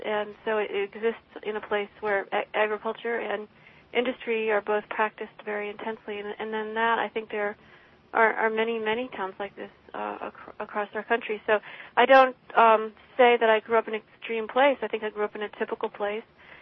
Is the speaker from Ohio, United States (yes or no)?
no; Illinois, United States; Yes, I would say that my hometown is a kind of everywhere USA. You know, it's just downstream from Peoria, Illinois.